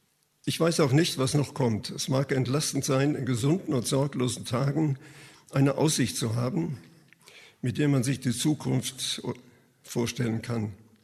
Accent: Frankfurt, Hesse, Germany; Wir hatten bei uns in Frankfurt da in der Nähe einen Platz, wo immer dann Zirkus und diese ganzen Schaubuden und so waren.

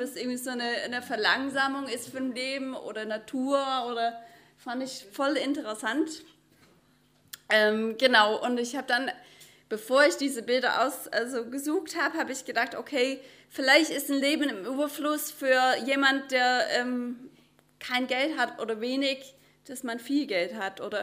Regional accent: United States; German is a second language; Ich komme aus den USA, falls ihr das noch nicht gehört habt.

